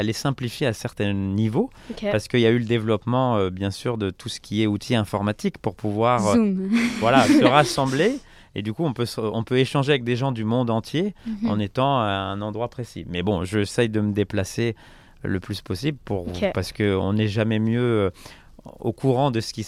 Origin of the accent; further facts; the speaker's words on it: Île-de-France, France; moved away as an adult; also born or lived in Canada; moi, j'ai vécu la plupart de mon enfance en France, dans la banlieue parisienne. Puis j'ai immigré justement au Canada il y a une dizaine d'années. Donc j'ai vécu 10 ans au Canada